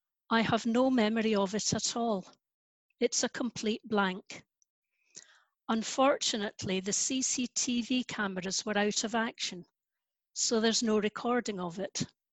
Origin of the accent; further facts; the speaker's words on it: Largs, Scotland, United Kingdom; preaching at summer seaside services in my hometown of Largs on the west coast of Scotland.